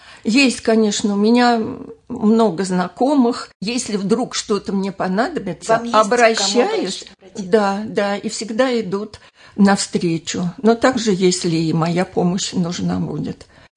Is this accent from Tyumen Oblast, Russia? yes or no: no; Primorsky Krai, Russia; born there; Родилась я в Приморском крае на Дальнем Востоке